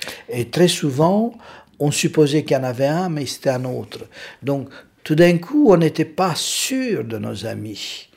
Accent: Romania; moved away as an adult; Oui, j'ai quitté la Roumanie à 30 ans, après une période d'enseignement dans l'université, d'activité dans la presse.

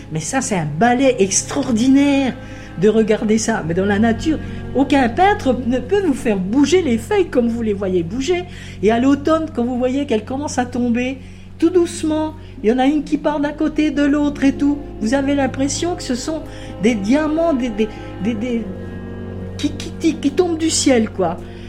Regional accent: Bourgogne-Franche-Comté, France; Je suis une vraie Morvandelle, je suis née juste au-dessus d'Autun. Et donc, moi, toute ma jeunesse, mon enfance, je l'ai passée pratiquement dans la forêt. Mais j'ai quitté le Morvan quand même pendant des années quand j'ai suivi un peu mon mari.

